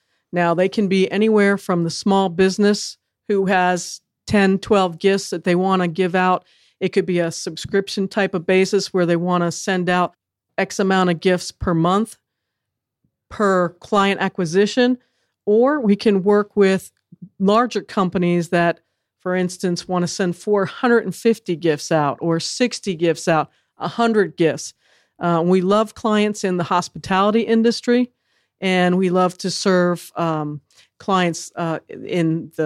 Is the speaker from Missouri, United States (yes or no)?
no; New Jersey, United States; I grew up in the Jersey Shore area, and I had an Italian mom.